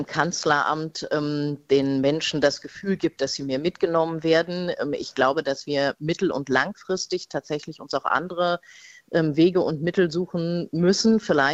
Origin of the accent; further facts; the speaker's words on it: Berlin, Germany; Ich würde sagen, ich bin in erster Linie Berlinerin, aber in zweiter Linie würde ich tatsächlich auch sagen, ich bin Deutsche.